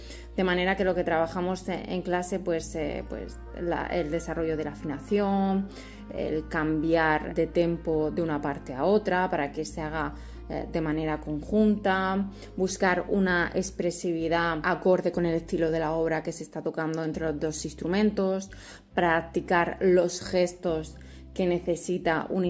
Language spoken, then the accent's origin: Spanish; Murcia, Region of Murcia, Spain; Soy de Murcia y he estudiado en Murcia